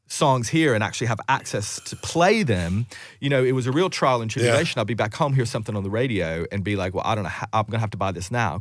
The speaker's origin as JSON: {"language": "English", "country": "United States", "said": "it's because I'm American"}